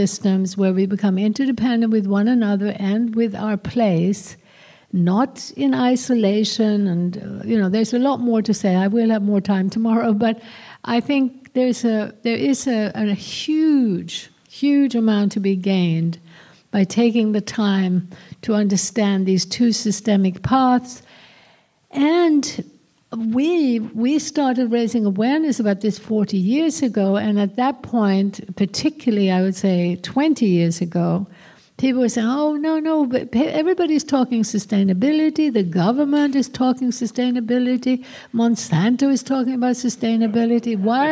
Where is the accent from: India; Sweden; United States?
Sweden; growing up in Sweden, which was a very homogenous, you know, white, blue-eyed, blonde culture.